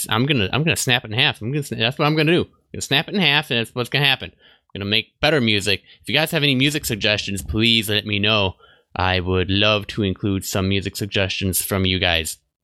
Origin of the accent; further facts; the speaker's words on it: Milwaukee, Wisconsin, United States; I grew up in Milwaukee, so there was probably one in Milwaukee and Chicago and New York and Seattle and all the big cities